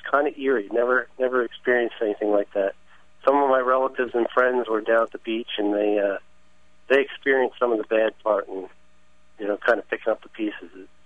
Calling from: Pitman, New Jersey, United States; I am calling from Pittman, New Jersey.

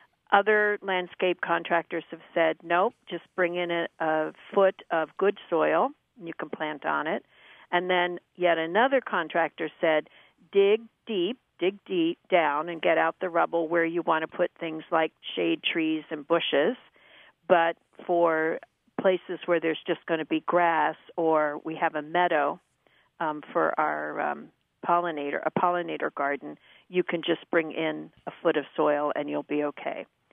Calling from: Philadelphia, Pennsylvania, United States; I'm calling from Frankfurt Friends School in the Frankfurt section of Philadelphia.

